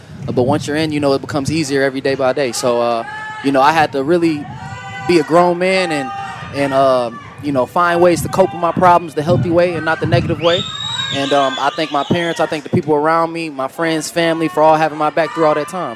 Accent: Detroit, Michigan, United States; I'm from Detroit, so.

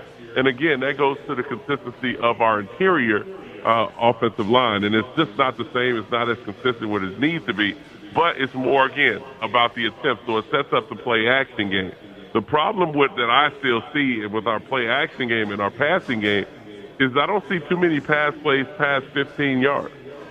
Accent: Chicago, Illinois, United States; But I was born and raised in Chicago. So cold weather to me is nothing

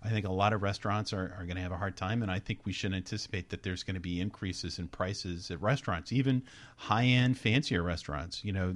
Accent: United States; as an American who believes in our system

